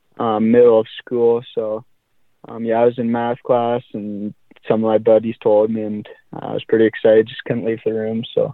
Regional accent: Brandon, Manitoba, Canada; I'm from Brandon, Manitoba. played all my minor hockey there. So a big hockey town and a great place to grow up.

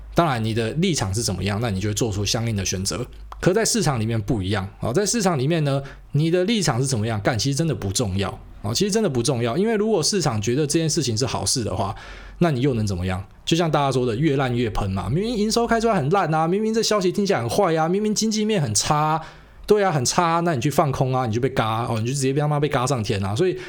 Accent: Taiwan; 但因为我台湾人嘛，我就讲我观察到的现象

